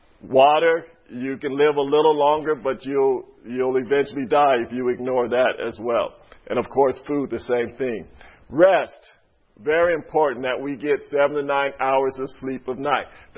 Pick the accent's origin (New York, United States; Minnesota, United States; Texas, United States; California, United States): California, United States; I'm from California, you think the beach runs all up and down the coast, and you just think of all that sand.